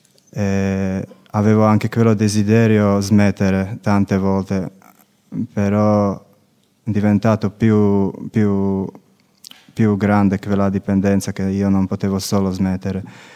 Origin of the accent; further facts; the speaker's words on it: Slovakia; Italian is a second language; vengo dalla Slovacchia.